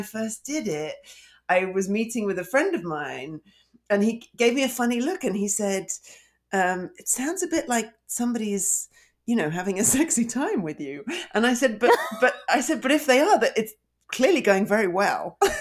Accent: England, United Kingdom; now in Canada; bear in mind I'm English

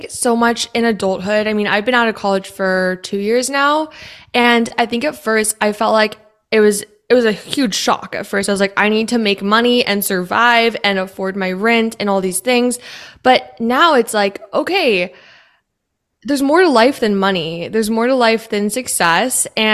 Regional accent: Canada; also born or lived in West Texas, United States; I grew up in Canada. That's where my childhood was. I've lived all over the place though. Originally I was born in West Texas, so part Texan, part Canadian.

